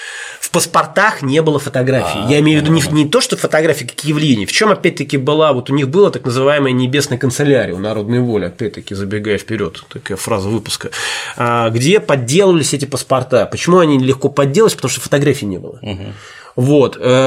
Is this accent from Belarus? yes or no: no; Saint Petersburg, Russia; Я петербуржец